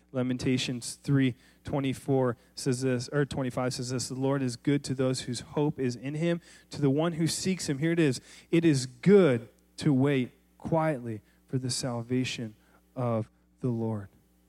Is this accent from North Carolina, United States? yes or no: no; Michigan, United States; I'm from Michigan, all right? Remember, we do the hand thing. I go up to northern Michigan